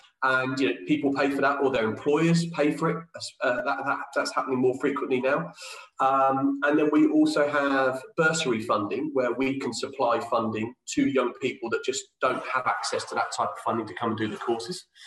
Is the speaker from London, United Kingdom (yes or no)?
no; Northampton, East Midlands, United Kingdom; But no, originally I grew up in Northampton in the Midlands, which is about as far from the sea in the UK as you can get.